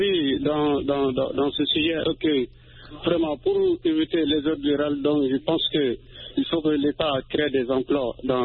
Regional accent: Sikasso, Mali; je suis dans mon village natal, c'est dans la région de Sigasso. Donc, j'ai fini avec mes études, mais il n'y a pas de boulot. Donc, je suis venu à Bamako

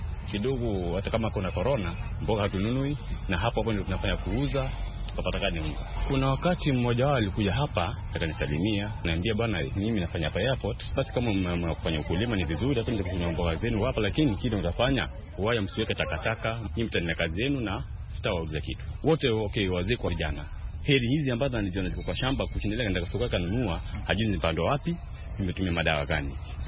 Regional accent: Kisii County, Kenya; now in Mombasa, Kenya; natoka kaunti ya Kisii na mimi ni mkazi wa hapa Mombasa kwa miaka mingi.

